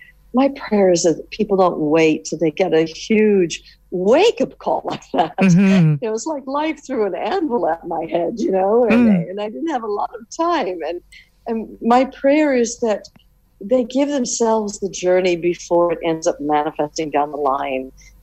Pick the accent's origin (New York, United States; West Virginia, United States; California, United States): New York, United States; Now I'm a New Yorker, and I ended up flying to New York as soon as they would let us fly in.